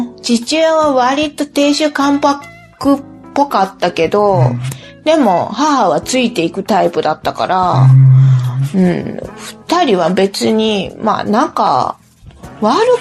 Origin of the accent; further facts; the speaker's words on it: Kurashiki, Okayama, Japan; also born or lived in Osaka; 岡山県の倉敷市でも、まあ生まれたとこは大阪なんですよね